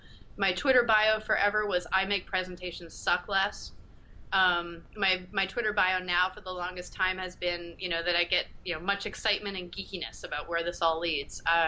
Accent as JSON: {"language": "English", "region": "Connecticut", "country": "United States", "tie": "born or raised there", "said": "I grew up in Connecticut, huge, huge hockey fan."}